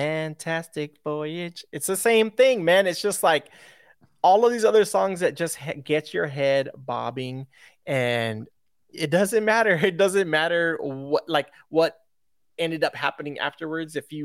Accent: Los Angeles, California, United States; it reminds me of Los Angeles, specifically like where I grew up in the San Gabriel Valley

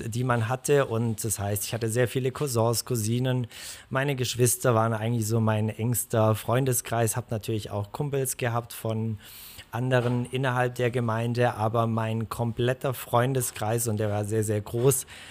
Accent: Leonberg, Baden-Württemberg, Germany; Ich bin in Leonberg geboren und in Leonberg aufgewachsen.

